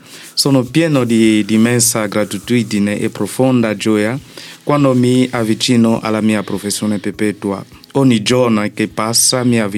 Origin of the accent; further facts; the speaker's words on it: DR Congo; Italian is a second language; now in Saronno, Italy; vengo dalla Repubblica Democratica del Congo.